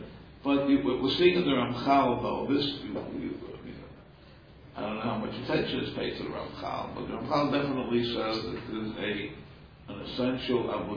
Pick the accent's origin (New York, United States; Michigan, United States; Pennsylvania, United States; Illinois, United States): New York, United States; because I'm a New Yorker, we're very provincial. Nothing else exists except in New York.